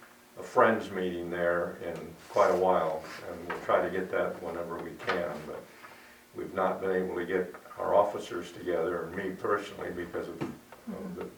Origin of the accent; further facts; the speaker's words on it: Chilhowee, United States; from Chilhowee, and I'm the president of the Friends of the Chilhowee Library.